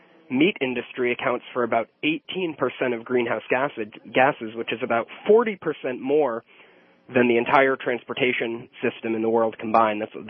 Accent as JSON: {"language": "English", "region": "New Hampshire", "country": "United States", "said": "I'm from New Hampshire, which is why I asked."}